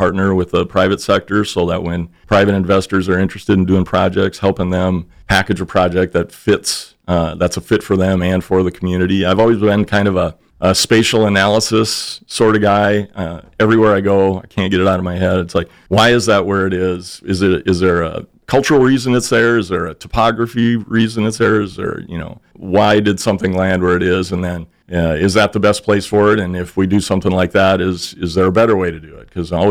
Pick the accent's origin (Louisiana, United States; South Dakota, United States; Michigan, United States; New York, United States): South Dakota, United States; Brookings; also born or lived in St. Paul, Minnesota / Illinois; So I was born in St. Paul, Minnesota born. My folks moved to Brookings when I was very young, and my dad managed the lumberyard there. So I grew up in Brookings pretty much, graduated from high school there